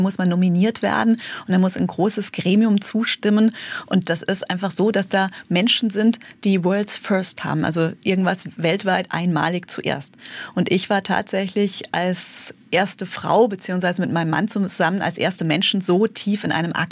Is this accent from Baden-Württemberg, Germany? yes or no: no; Enkenbach-Alsenborn, Rhineland-Palatinate, Germany; Ich komme aus Enkenbach-Alsenborn, ein kleines Dorf in der Pfalz.